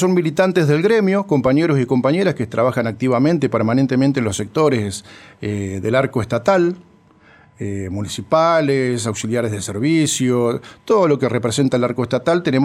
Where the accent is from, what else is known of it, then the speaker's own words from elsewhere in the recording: Zapala, Neuquén, Argentina; Yo soy de Zapala, nos conocemos todos